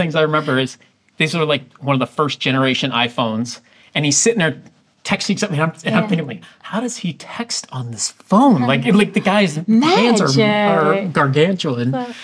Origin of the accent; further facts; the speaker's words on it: Illinois, United States; now in Orlando, United States; I mean, I'm a Chicago guy, so like I grew up outside Chicago. I'm a huge Chicago sports fan.